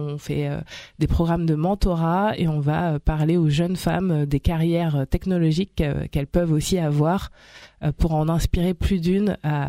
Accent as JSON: {"language": "French", "region": "Île-de-France", "country": "France", "tie": "born or raised there", "said": "j'ai grandi dans le Val d'Oise et donc très heureuse de revenir dans mes terres natales."}